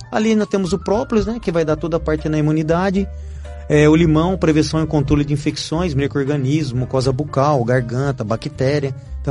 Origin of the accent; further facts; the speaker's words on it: São Paulo, Brazil; Gosto de São Paulo, sou cria de lá, mas sou nordestina, minha família é nordestina